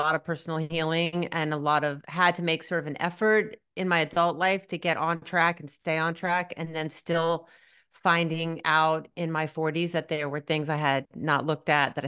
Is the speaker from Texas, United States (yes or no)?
no; Virginia Beach, Virginia, United States; I grew up in Virginia Beach and was surrounded by military weapons, you know, giant battleships and F-14 planes used to practice their maneuvers over our pep rallies.